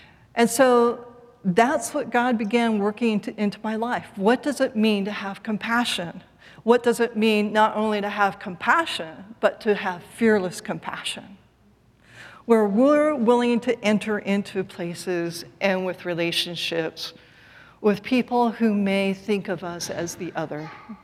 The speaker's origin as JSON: {"language": "English", "region": "West Coast", "country": "United States", "said": "I'm from the West Coast, and I live in the East Coast"}